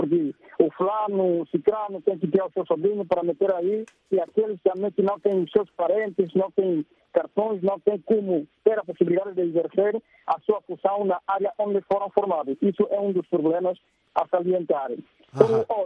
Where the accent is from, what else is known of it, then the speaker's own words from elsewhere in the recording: Angola; Nós como angolanos, não só aqui na Onda Norte, mas o caso aconteceu lá no Ambo, lamentamos e choramos muito por esse caso